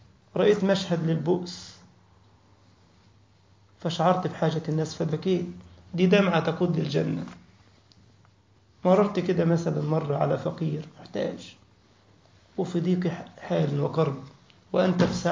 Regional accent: Egypt; الألف جنيه عندنا في مصر، يعني نتكلم عنه في مصر

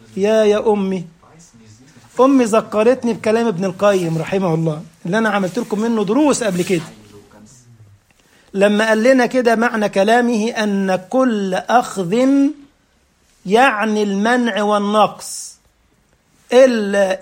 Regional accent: Egypt; كنا مرة في قافلة في محافظة اسمها المنصورة عندنا في مصر

